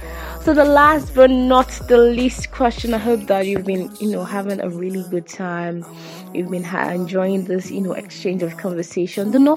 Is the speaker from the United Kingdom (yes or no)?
no; Nigeria; In case you don't know, I'm Nigerian.